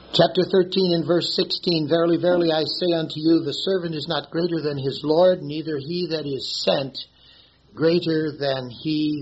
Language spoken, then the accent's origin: English; Wilmette, Illinois, United States; I was raised in Wilmette, Illinois, and there's a Baha'i temple there right at the harbor of Wilmette.